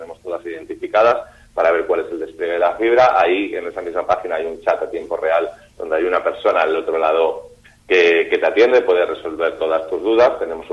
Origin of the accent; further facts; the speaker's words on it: Cantabria, Spain; al final a mí como cántabro, ¿no?